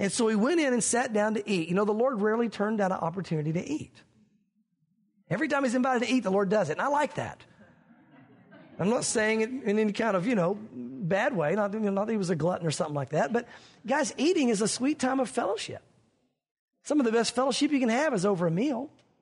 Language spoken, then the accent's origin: English; the South, United States; Now, growing up in the South, we hear that a lot.